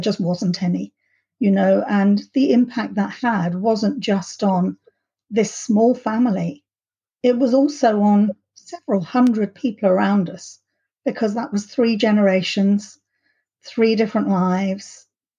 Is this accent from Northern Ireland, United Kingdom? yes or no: no; Reading, South East England, United Kingdom; But for me, a great deal of them were in London, whereas I grew up in Reading.